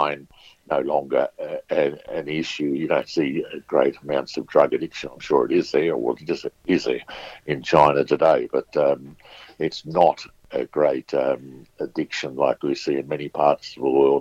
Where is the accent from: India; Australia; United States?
Australia; Newcastle, New South Wales; Well, I'm from Newcastle